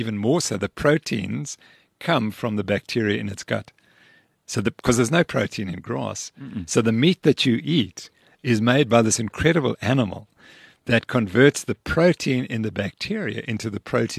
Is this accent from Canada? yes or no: no; Zimbabwe; But I was raised on Rhodesian beef or Zimbabwean beef